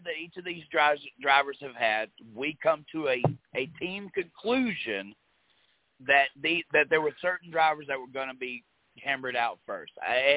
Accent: Mississippi, United States; I'm from Mississippi.

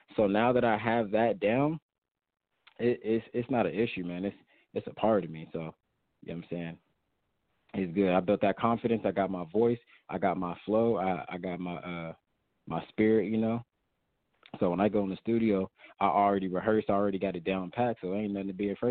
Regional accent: Sacramento, California, United States; I'm from Sacramento. I done did a little bit of everything, good and bad.

